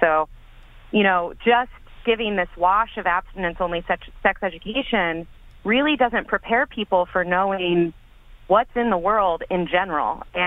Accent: Texas, United States; now in New York, United States; So I'm from Texas originally. I've been living in New York. I went to school in upstate New York, and I've been in the tri-state area for the past, you know, 10 years or so.

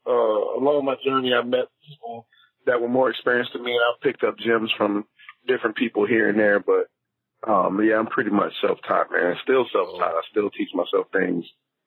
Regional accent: Youngstown, Ohio, United States; I'm from Youngstown, Ohio. I mean, it's not a special place or anything like

